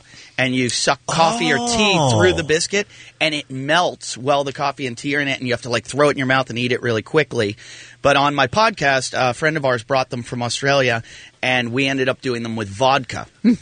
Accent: Pittsburgh, Pennsylvania, United States; Mine was a little bit that I grew up in Pittsburgh, so I'm a big fan of Pittsburgh sports.

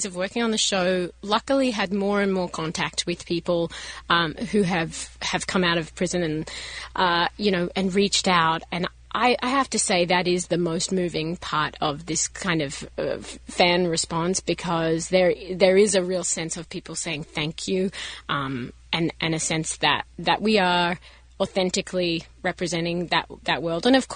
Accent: Australia; as an outsider, obviously I come from Australia

